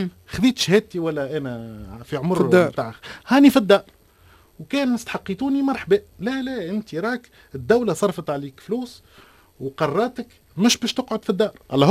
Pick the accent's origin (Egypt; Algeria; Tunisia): Tunisia; اخر رقم موجود عندنا في تونس يكون يرجع ل 2018 2019